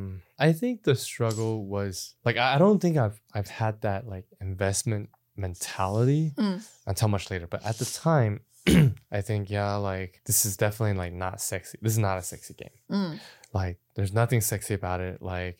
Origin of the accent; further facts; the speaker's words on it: Arcadia, California, United States; I grew up in Arcadia.